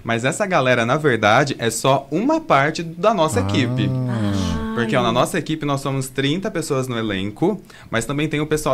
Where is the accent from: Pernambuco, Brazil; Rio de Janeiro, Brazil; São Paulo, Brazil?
São Paulo, Brazil; Itápolis; now in Araraquara, Brazil; eu sou lá de Itápolis, mas faz 8 anos que eu moro aqui em Araraquara. Nem parece que já faz tudo isso, mas faz. 8 anos que eu estou aqui em Araraquara. Minha cidade natural é Itápolis.